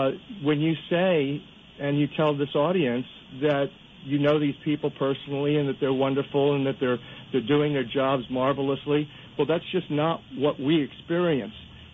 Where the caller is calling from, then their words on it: Honolulu, Hawaii, United States; Yes, right now I'm calling from Honolulu, but I'm a resident in Pahoa, Hawaii.